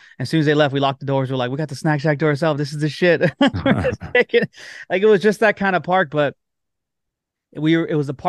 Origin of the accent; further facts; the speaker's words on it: Whittier, California, United States; I grew up in Whittier, California, but I played baseball in Pico Rivera.